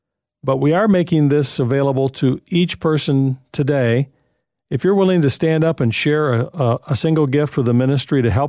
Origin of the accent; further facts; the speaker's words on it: Michigan, United States; As a kid growing up in Michigan, we'd build those snowballs